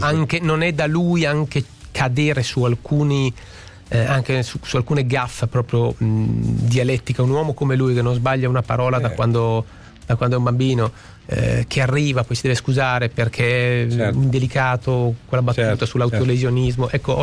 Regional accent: Brescia, Lombardy, Italy; Io sono bresciano

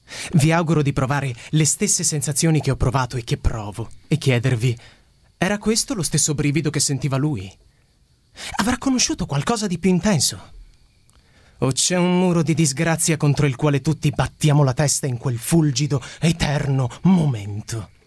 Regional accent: Palermo, Sicily, Italy; now in Rome, Italy; Vengo da Palermo, però vivo a Roma da 2 anni e mezzo più o meno ormai.

